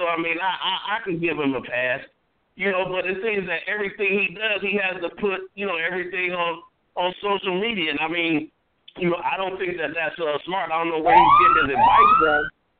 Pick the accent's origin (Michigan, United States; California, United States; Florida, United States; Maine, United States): Michigan, United States; Detroit; Listen, I'm from Detroit, but I'm a diehard Steeler fan.